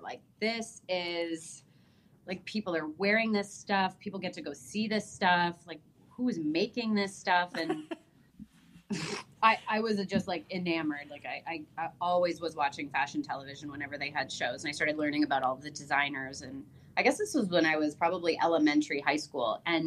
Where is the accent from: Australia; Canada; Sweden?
Canada; Windsor, Ontario; now in Mexico; I was not born in Mexico. I was born in Windsor, Ontario.